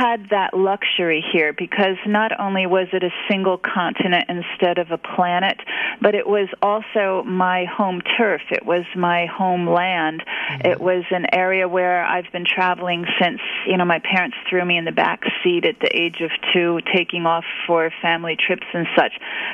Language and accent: English; New York City, New York, United States; and as an East Coaster, because I'm from New York City, I just, you know, I knew where it was on the map, but just barely